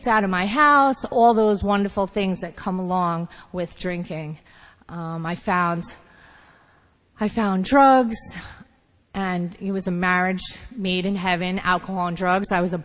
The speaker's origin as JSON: {"language": "English", "region": "New York", "country": "United States", "tie": "born or raised there", "said": "I grew up in Long Island. My parents, they were living in Hell's Kitchen in Chelsea, and then they decided to move us out to Long Island for a better life. So I moved out to Long Island."}